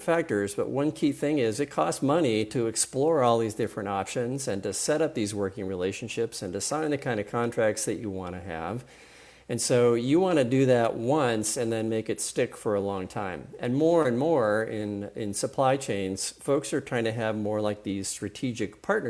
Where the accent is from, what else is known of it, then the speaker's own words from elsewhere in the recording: San Diego, California, United States; Okay, so I'm at UW, but I got to admit I'm originally from San Diego, and I got only one sports team, and it's a baseball team, the Padres